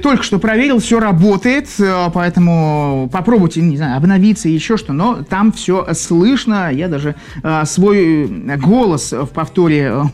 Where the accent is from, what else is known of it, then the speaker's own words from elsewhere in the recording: Saint Petersburg, Russia; Естественно, я из Санкт-Петербурга.